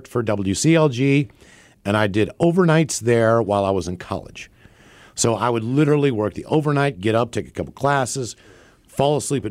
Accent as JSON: {"language": "English", "town": "Morgantown", "region": "West Virginia", "country": "United States", "tie": "born or raised there", "said": "But you got to remember, I grew up in Morgantown. It was time for me to get out of there."}